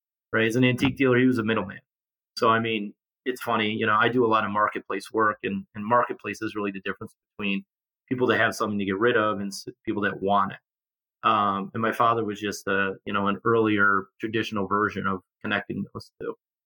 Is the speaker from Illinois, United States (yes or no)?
no; Canandaigua, New York, United States; also born or lived in Rochester, New York; I grew up in Rochester, New York. And then when I was getting ready to enter grade school, my family moved to a farm town in the Finger Lakes called Canandaigua. It was a big change from the city